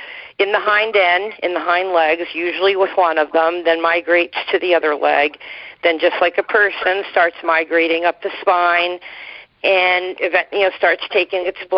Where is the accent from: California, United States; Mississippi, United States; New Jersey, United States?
New Jersey, United States; moved away as an adult; now in Argyle, United States; when we moved, my husband and I moved up here in 79 from New Jersey to Argyle, New York